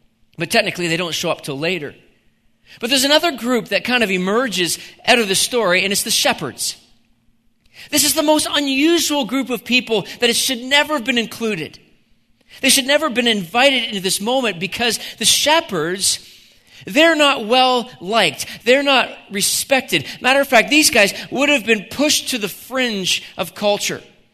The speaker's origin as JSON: {"language": "English", "region": "New Brunswick", "country": "Canada", "tie": "born or raised there", "said": "One of my first jobs as a teenager growing up in New Brunswick was working on a farm."}